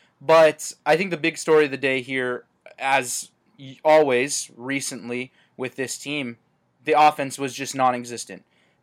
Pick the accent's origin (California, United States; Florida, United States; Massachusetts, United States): California, United States; Anaheim; I was born and raised in Anaheim, hearing about stories of Nolan Ryan, Fred Lynn, Rod Carew, to name a few.